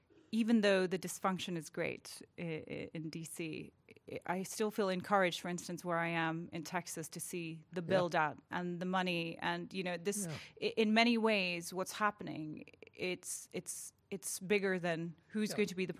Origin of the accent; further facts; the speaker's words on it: Nepal; also born or lived in Europe; now in United States; I moved to the United States 2 years ago as well. I mean, I grew up in Nepal in the shadow of the CCP. I lived in Europe.